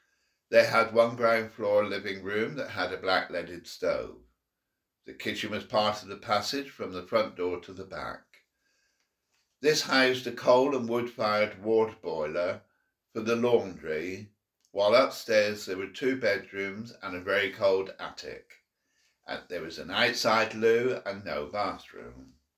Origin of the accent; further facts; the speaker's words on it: Bishop Stainton, United Kingdom; Born and brought up in Bishop Stainton. Years 1944 to 1962.